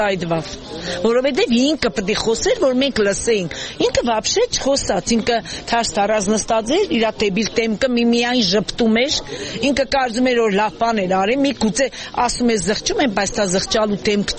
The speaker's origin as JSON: {"language": "Armenian", "town": "Gyumri", "region": "Shirak", "country": "Armenia", "tie": "born or raised there", "said": "Գյումրիի բնակիչ եմ, իծանե գյումրեցի եմ ես"}